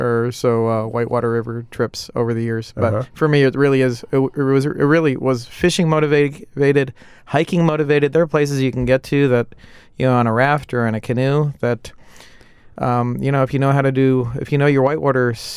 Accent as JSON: {"language": "English", "region": "New York", "country": "United States", "tie": "born or raised there", "said": "I grew up in New York, and New York, you always have to do something. You can't just be in the mountains."}